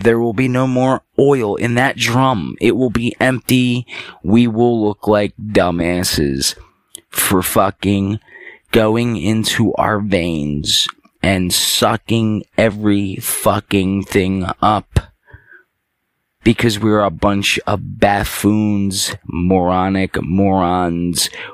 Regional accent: Philadelphia, Pennsylvania, United States; I'm from Philly, folks

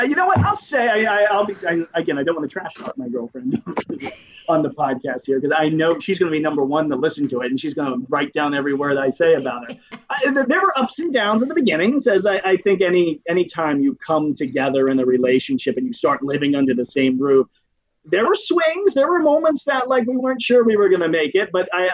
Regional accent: Beltsville, Maryland, United States; So I grew up in Calverton in Beltsville. So it's sort of right on the Prince George's County, Montgomery County line.

